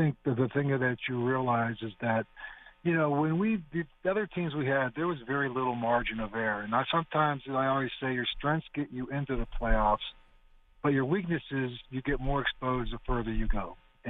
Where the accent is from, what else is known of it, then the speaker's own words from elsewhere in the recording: Pittsburgh, Pennsylvania, United States; I'm a normal guy. I grew up in Pittsburgh.